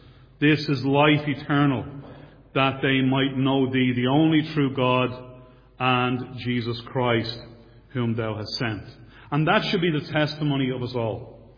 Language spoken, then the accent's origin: English; Dublin, Leinster, Ireland; also born or lived in Leicester, England; and I was born in 1968 in Leicester. So I don't have a Leicester accent, as you can hear. We moved back to Dublin in 1970. And I grew up in the south of Dublin and continue to live there. I was raised in a not only a Roman Catholic home